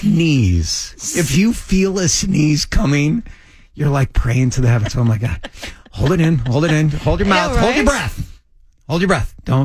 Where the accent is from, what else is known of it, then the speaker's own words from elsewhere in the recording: Peoria, Illinois, United States; I grew up in Peoria. Absolutely, I was in Peoria.